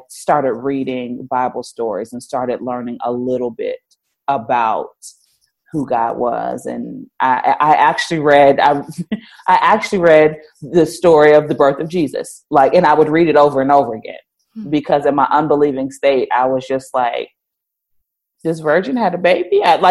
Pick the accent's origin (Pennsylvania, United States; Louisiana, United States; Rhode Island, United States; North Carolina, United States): Pennsylvania, United States; Philadelphia; also born or lived in Indiana; So we are originally from Philadelphia. We were living in Indiana at the time.